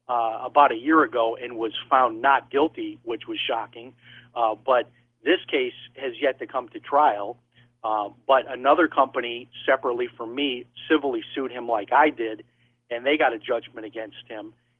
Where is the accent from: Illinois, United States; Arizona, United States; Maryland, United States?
Illinois, United States; Chicago; Well, our greater family, I mean, our extended family, we're from Chicago. And, being in a Midwest city like